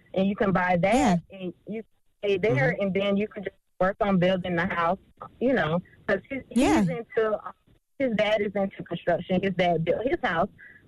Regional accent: Florida, United States; We're from Florida, Charlamagne.

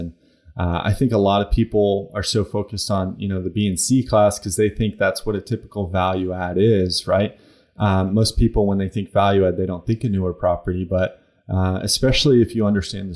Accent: The Woodlands, Texas, United States; I grew up in the Woodlands, which is a suburb of North Houston, so know that area pretty well.

